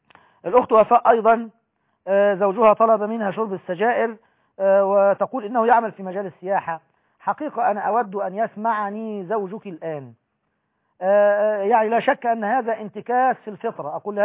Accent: Aghour El Kubra, Qalyubia, Egypt; نحن في بلدتنا أجهور الكبرى التابعة لمركز صوخ قمنا بمثل هذا العمل

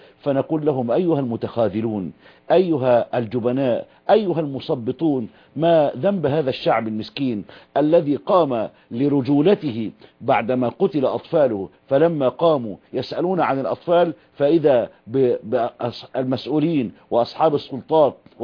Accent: Egypt; إذا حل عندنا في مصر أو حل في الشام أو في الجزائر أو في أي بلد

